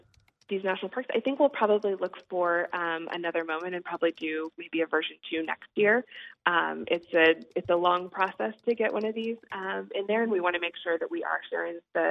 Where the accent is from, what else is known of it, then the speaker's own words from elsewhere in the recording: Kansas, United States; I'm originally from Kansas, and the national parks in Kansas didn't make the cut in the first round